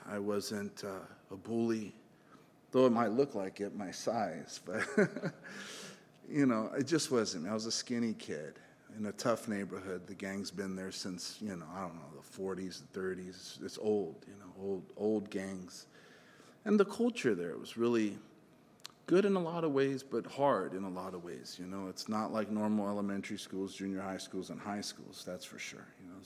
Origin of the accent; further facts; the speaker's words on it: South El Monte, California, United States; But I grew up in South El Monte in a broken home, guys.